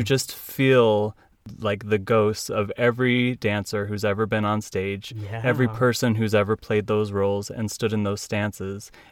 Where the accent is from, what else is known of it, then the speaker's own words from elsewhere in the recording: Utah, United States; now in California, United States; growing up in Utah, there was no way in HE double hockey sticks that I was going to do A Chorus Line in high school.